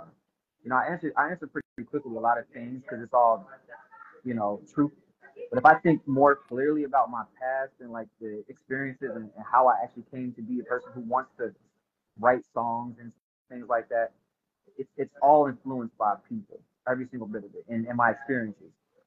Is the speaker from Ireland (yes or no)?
no; Okinawa, Japan; also born or lived in Jacksonville, United States / Chicago, United States; So, no, I was born in North Carolina, actually. Jacksonville, North Carolina, you know. I grew up in Okinawa, Japan, most of my childhood.